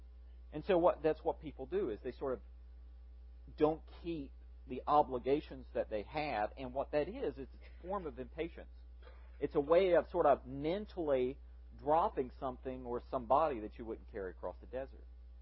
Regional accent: the South, United States; And I call it the black rot because I'm a Southerner. We put the on everything.

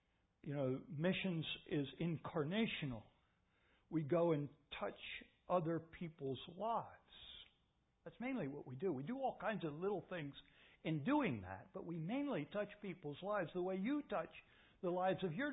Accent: Philadelphia, Pennsylvania, United States; Because I'm from Philly.

